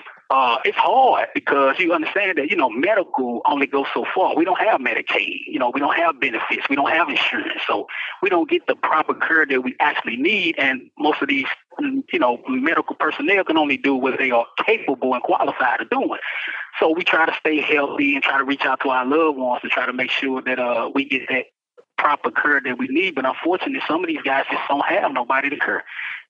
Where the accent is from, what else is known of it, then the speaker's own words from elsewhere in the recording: St. Louis, Missouri, United States; I'm from St. Louis, Missouri.